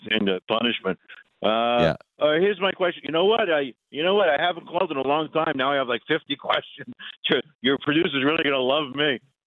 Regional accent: Brooklyn, New York, United States; now in New Jersey, United States; although I live in New Jersey, I am from Brooklyn, New York. However, I live in exile in New Jersey.

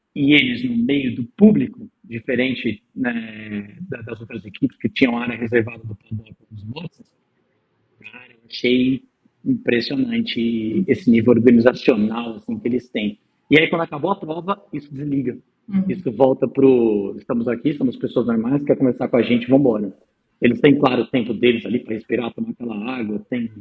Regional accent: Brazil; E vocês sabem, né? Nós somos brasileiros, a gente dá um jeito.

